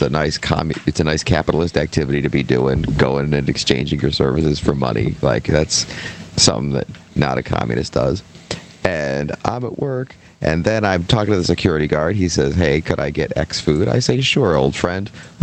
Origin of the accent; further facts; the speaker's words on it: Philadelphia, Pennsylvania, United States; Yeah, I am not. I'm from North Philly.